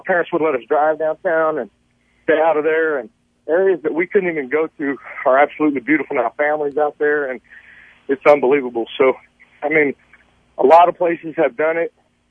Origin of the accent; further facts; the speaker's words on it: Richardson, Texas, United States; my wife and I grew up in Richardson